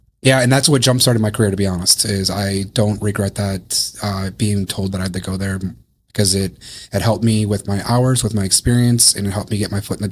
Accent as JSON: {"language": "English", "region": "Washington", "country": "United States", "tie": "born or raised there", "said": "yeah, and I'm from here. I grew up in Thurston County since middle school."}